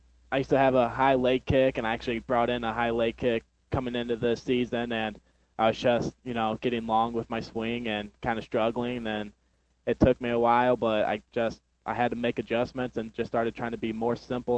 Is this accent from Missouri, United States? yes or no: yes; O'Fallon, Missouri, United States; I'm from Ofala, Missouri.